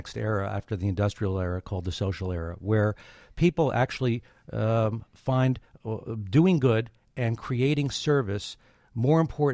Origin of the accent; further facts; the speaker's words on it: New York City, New York, United States; moved away as an adult; now in Atlanta, United States; I'm from New York City. I was jetpacking food when I first moved to Atlanta, because in 84 there was no food in Atlanta.